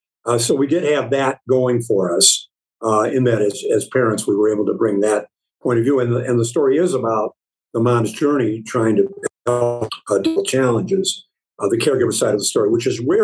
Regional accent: Midwest, United States; all the way up to and including our, post-production director, we're all from the Midwest.

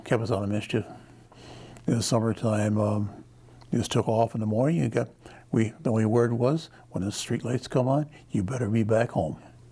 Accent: Ann Arbor, Michigan, United States; And I grew up in Ann Arbor, and it was an interesting experience.

